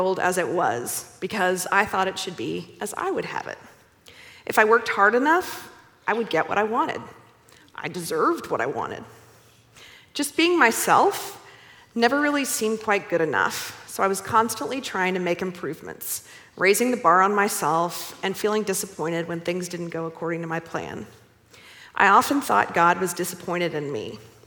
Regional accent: Dallas, Texas, United States; I grew up here in Dallas and had every advantage.

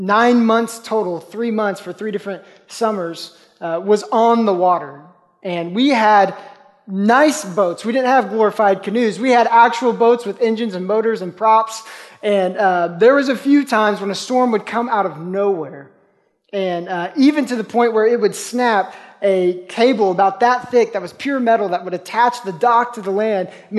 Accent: Oklahoma, United States; We grew up in Oklahoma.

